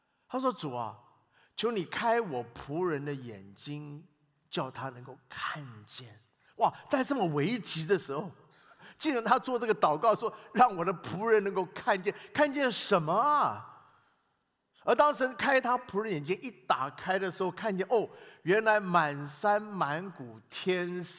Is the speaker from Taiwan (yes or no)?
yes; Taiwan; 我是从小在台湾的教会长大的基督徒